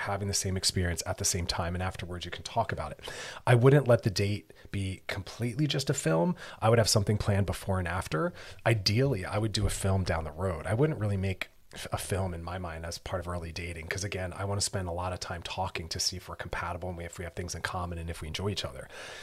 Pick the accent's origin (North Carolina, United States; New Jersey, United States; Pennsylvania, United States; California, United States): Pennsylvania, United States; Philadelphia; accent: Philly; You can hear my Philly accent in there.